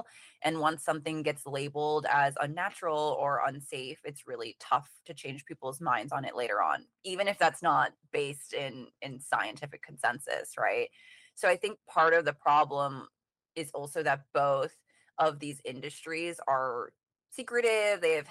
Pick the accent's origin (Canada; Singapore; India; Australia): Singapore; now in United States; I'm originally from Singapore